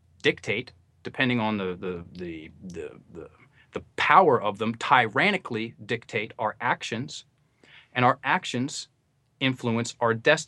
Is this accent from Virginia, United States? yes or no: yes; Virginia, United States; And education, we have I'm from Virginia, we have a lake house right down the street from George Washington Carver's home place.